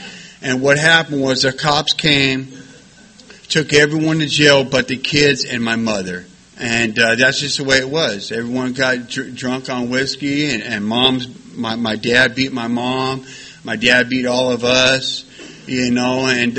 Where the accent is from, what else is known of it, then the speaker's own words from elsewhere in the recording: Long Beach, California, United States; I'm not from Bellflower. I'm from Long Beach. I would never say I lived in Bellflower.